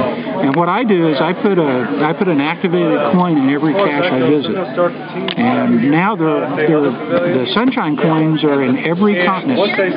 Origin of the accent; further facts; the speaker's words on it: Kansas City, United States; from Kansas City